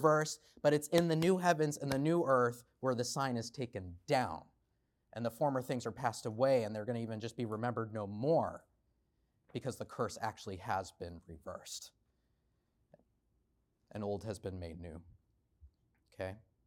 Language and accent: English; New England, United States; accent: Boston; As many of you know, I grew up in New England, and I am unashamedly a complete Boston sports fan through and through on all fronts.